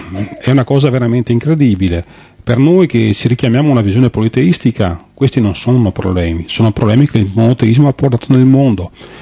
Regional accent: Veneto, Italy; io ho 47 anni e di conseguenza ho sempre vissuto nel Veneto, sono nato nel Veneto

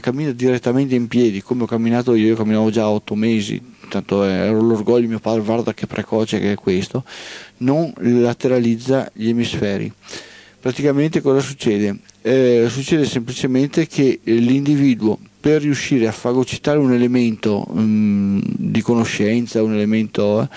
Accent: Veneto, Italy; io sono veneto al 100%, cioè nel senso che sono proprio veneto

